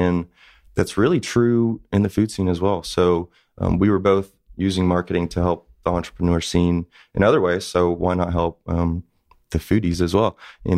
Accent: Miami, Florida, United States; We're both from Miami, Florida.

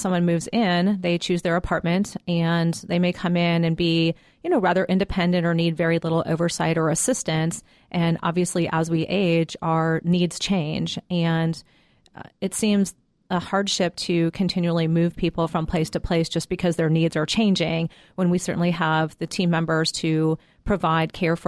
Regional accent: Ohio, United States; I am originally from Ohio, the great Midwestern state, and came to Atlanta via Fort Lauderdale

